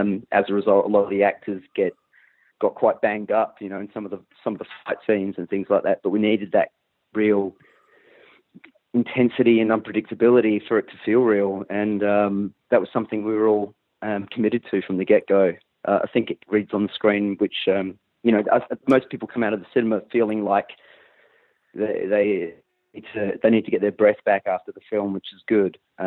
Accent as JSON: {"language": "English", "region": "Western Australia", "country": "Australia", "tie": "born or raised there", "said": "I grew up in Western Australia"}